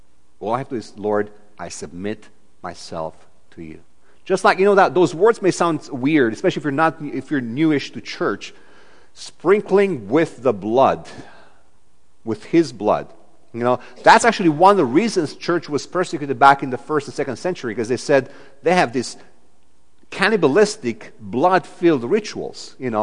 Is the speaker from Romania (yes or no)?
yes; Romania; English is a second language; I'm from Romania, so we have lots of dogs in the streets